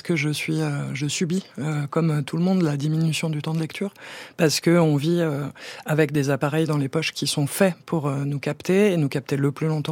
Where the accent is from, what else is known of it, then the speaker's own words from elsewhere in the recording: Alfortville, Île-de-France, France; j'ai grandi à Alfortville, donc qui est une commune qui est limitrophe de Paris.